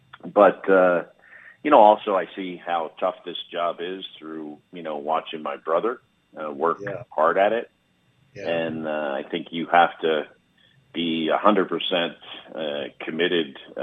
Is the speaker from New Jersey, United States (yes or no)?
yes; West Orange, New Jersey, United States; Well, I was born in Orange. I grew up in West Orange.